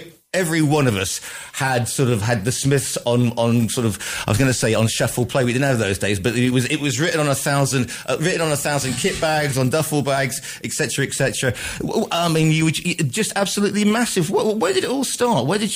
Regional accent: Stoke-on-Trent, West Midlands, United Kingdom; as a teenager growing up in Stoke-on-Trent in the 80s

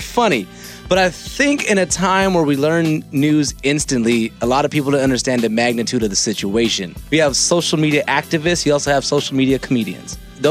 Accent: United States; I mean, the most frightening thing for me as an American is when people say

